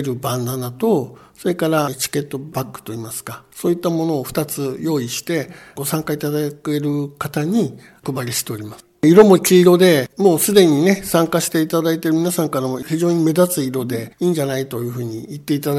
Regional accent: Ishinomaki, Miyagi, Japan; 私はまあ先ほど言いましたように宮城県篠巻の出身なので、被災した人たちのそういうお話も聞いてきて

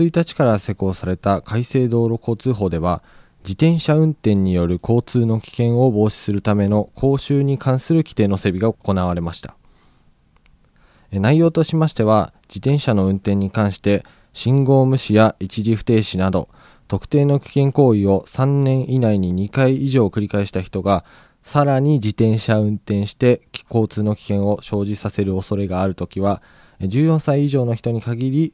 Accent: Fujisawa, Kanagawa, Japan; 藤ヶ丘なので、はい、藤沢地区ですか ね。

